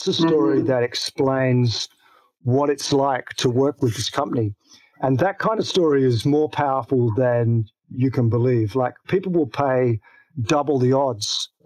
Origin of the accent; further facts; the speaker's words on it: Tasmania, Australia; Actually, I grew up in Tasmania. It's an island to the south of Australia.